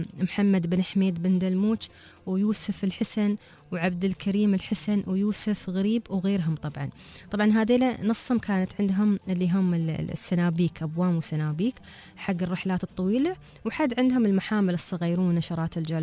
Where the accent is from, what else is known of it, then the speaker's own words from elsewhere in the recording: United Arab Emirates; عندنا في الإمارات